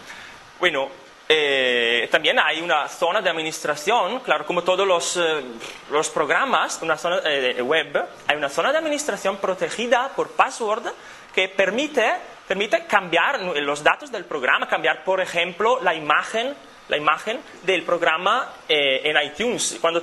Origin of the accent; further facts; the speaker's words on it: Italy; Spanish is a second language; soy italiano, soy estudiante todavía